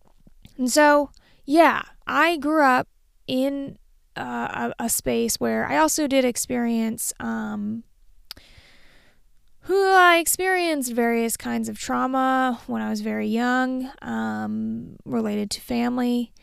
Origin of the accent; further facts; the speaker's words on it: East Fairfield, Vermont, United States; So I grew up in a really small town. I had two towns. I grew up in Fairfield, Vermont. Technically East Fairfield. I grew up in East Fairfield.